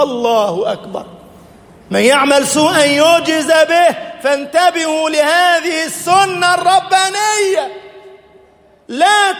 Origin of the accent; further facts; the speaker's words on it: Egypt; اللهم اجعل بلدنا مصر أمنا أمانا، اللهم اجعل بلدنا مصر أمنا أمانا، سخاء رخاء